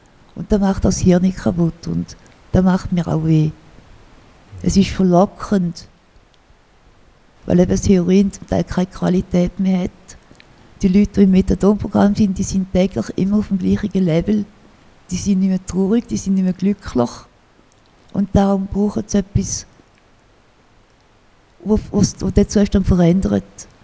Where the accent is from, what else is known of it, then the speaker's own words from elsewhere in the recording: Switzerland; da gehört sich einfach nicht als Schweizerin.